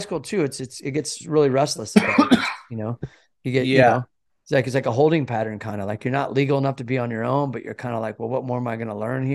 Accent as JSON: {"language": "English", "town": "Kansas City", "country": "United States", "tie": "born or raised there", "said": "And so, you know, I was from Kansas City, so for us graduating, that was a big deal."}